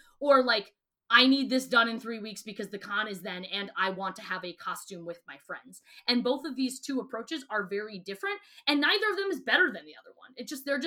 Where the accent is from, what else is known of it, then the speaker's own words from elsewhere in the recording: Wisconsin, United States; I'm from Wisconsin